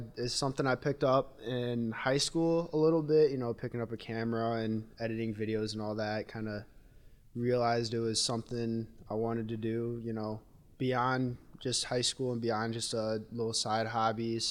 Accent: Saline, Michigan, United States; Yeah, so I'm from Saline, Michigan. It's just south of Ann Arbor, for those who don't know. It's kind of a smaller town, you know.

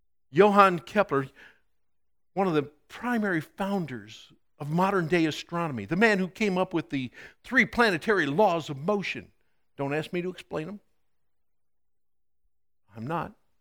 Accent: Chicago, Illinois, United States; also born or lived in North Dakota, United States; You know, I grew up in the Chicago suburbs, and it's got light pollution in there

